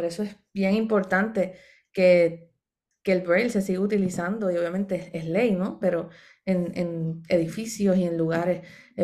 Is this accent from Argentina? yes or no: no; Comerío, Puerto Rico; El Trovador … que es de mi pueblo, de Comerío.